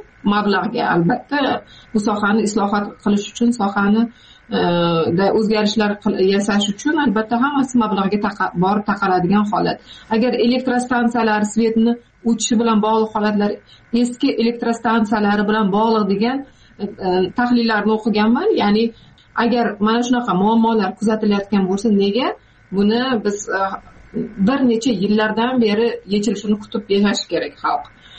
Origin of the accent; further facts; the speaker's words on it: Jizzakh Region, Uzbekistan; born or raised there